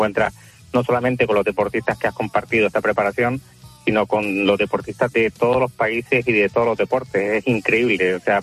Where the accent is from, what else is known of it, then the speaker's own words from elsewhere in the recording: Canary Islands, Spain; moved away as an adult; yo soy canario y nos trasladamos todos a Barcelona